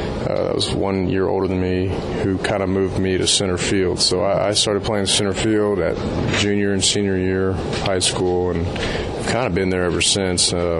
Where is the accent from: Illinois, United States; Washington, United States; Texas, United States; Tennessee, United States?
Texas, United States; Austin; Baseball for me growing up in Austin was a seasonal sport.